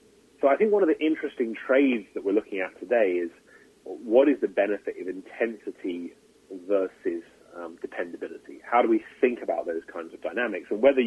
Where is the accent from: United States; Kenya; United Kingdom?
United Kingdom; England; when I grew up in England